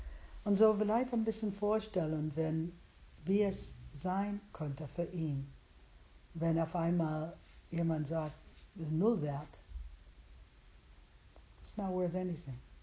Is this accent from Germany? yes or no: no; United States; German is a second language; oh, ich bin 68 Jahre alt und ich bin Amerikanerin